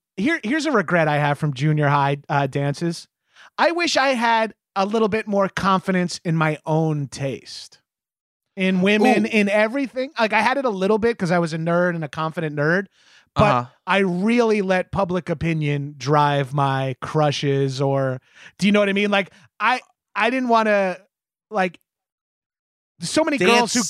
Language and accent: English; New York, United States; But as a New Yorker, it's a safe bet that, going into the white school